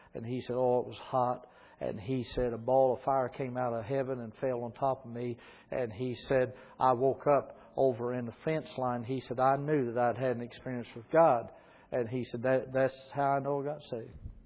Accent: the South, United States; And I'm from the South, which you would have never known that, had I not told you that.

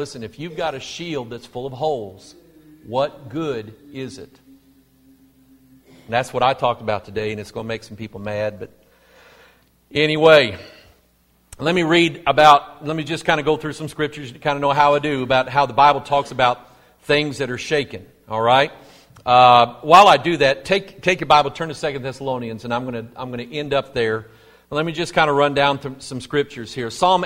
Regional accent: United States; I'm an American second, but I'm a child of God first

